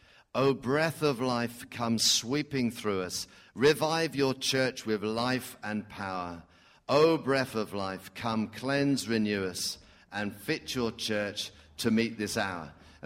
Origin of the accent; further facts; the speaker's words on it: United Kingdom; And Lord, we're very British, some of us, very reserved.